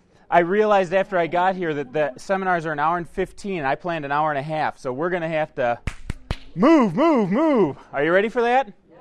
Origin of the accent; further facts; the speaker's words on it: Chicago, Illinois, United States; I'm here visiting from the Chicago area where I grew up for most of my life.